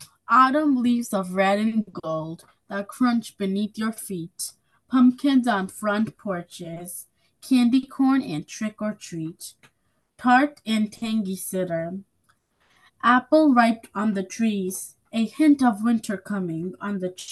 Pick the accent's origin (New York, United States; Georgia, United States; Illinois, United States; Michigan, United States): New York, United States; Hudson; I'm 10 years old, and I'm also from Hudson.